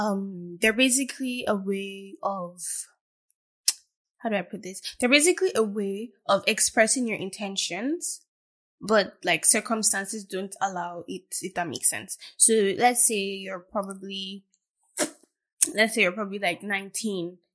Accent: Nigeria; And I'm Nigerian, believe it or not. And I'm here to debunk the fact that all Nigerian girls are the same.

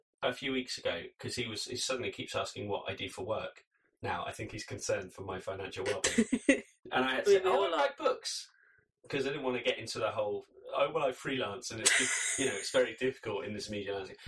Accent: Ashford, South East England, United Kingdom; I'm not from Brooklyn, you know that. I'm from Ashford in Kent.

